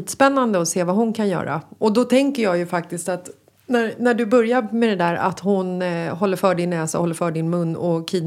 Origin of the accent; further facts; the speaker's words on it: Bagarmossen, Stockholm County, Sweden; När jag var liten så växte jag upp i Bagarmossen.